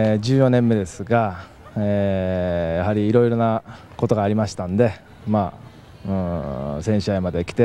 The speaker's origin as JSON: {"language": "Japanese", "town": "Yokohama", "region": "Kanagawa", "country": "Japan", "tie": "born or raised there", "said": "横浜でずっと育ってましたし、そして、ね、こうして最後になって"}